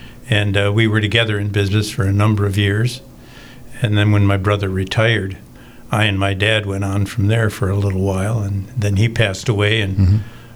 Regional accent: Ohio, United States; But I was raised down, it's called the Old Brooklyn area.

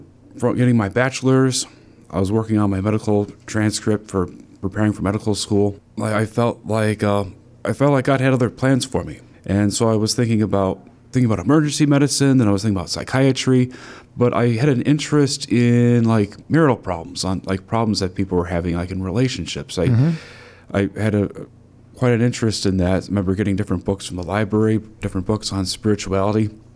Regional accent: Sheffield Lake, Ohio, United States; also born or lived in Amherst; I'm from Northeast Ohio, and I was born in a small town called Amherst in Lorain County, and … And I grew up in Sheffield Lake, Ohio, and I went away to school.

